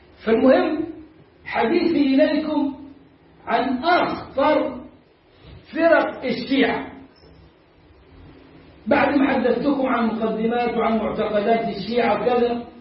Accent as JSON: {"language": "Arabic", "country": "Egypt", "said": "لنعرف إحنا كمصريين ما احتكناش بهم في هذه الفترة"}